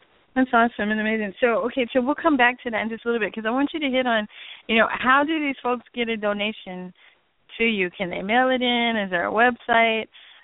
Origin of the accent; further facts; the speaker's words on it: El Paso, Texas, United States; he's with the WAPAHA district out of the Yucca Council in El Paso, Texas, which is my hometown.